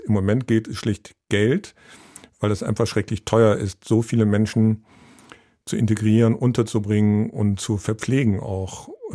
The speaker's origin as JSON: {"language": "German", "region": "Hamburg", "country": "Germany", "said": "Und weil ich aus Hamburg komme, kenne ich ihn auch noch als Hamburger Bürgermeister."}